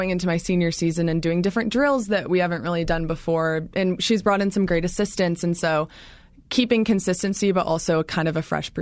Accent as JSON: {"language": "English", "region": "Oregon", "country": "United States", "moved": "yes", "lives_now": "Fort Collins, United States", "said": "I love Colorado. I'm from Oregon originally, yep."}